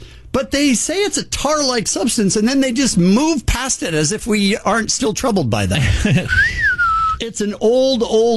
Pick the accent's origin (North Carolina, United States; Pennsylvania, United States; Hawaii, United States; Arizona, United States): Arizona, United States; Phoenix; When I was a kid, I grew up in Phoenix. It was sunny always.